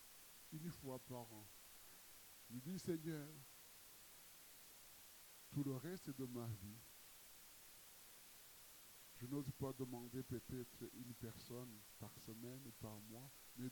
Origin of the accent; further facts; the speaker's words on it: Brittany, France; si vous allez en Bretagne, parce que je viens de Bretagne